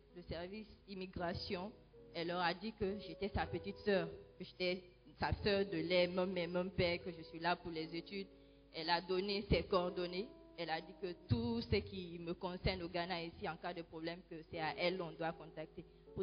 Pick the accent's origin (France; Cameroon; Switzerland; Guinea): Guinea; Je suis guinéenne et quand j'étais en Guinée, j'étais catholique, j'ai été baptisée déjà et confirmée là-bas.